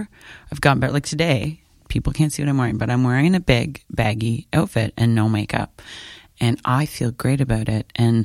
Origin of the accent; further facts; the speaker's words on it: Ontario, Canada; I grew up in South End, Prince Edward County, eighth mm-hmm. generation from, farm fields.